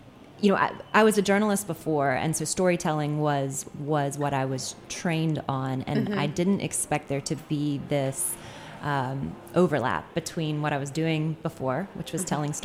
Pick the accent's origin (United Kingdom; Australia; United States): United States; Durham, North Carolina; My hometown in Durham, North Carolina.